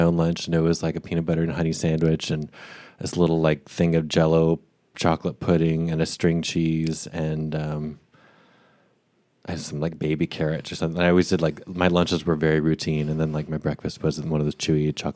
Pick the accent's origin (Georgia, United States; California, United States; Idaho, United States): Idaho, United States; Boise; moved away as an adult; Yeah, I grew up in Boise, Idaho, from where I was born through age 18 when I left for college.